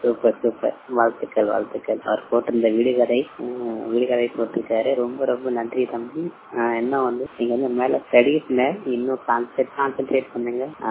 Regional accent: Periyar, Tamil Nadu, India; எங்க ஊருக்குள்ள எங்க சொந்த ஊர் பெரியாறு

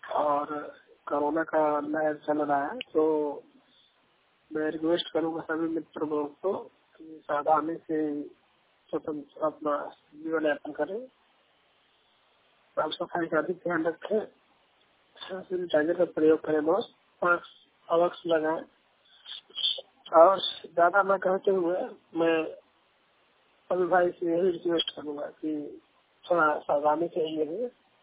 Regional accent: Prayagraj, Uttar Pradesh, India; मैं UP district Prayagraj से belong करता हूँ।

